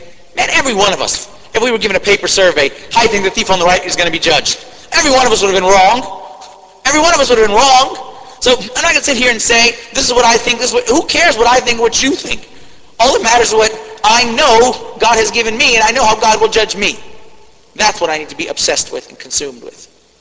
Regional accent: Washington, District of Columbia, United States; Even though I'm from Washington, D.C. Yes. In Washington, they train us how to slide out of questions.

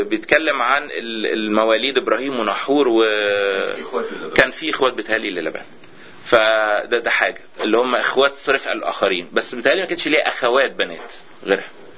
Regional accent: Egypt; حتى في القرى عندنا في مصر

